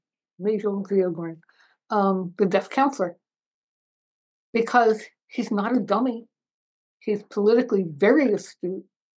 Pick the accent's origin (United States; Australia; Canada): United States; Baltimore, Maryland; in Baltimore, Maryland, my hometown.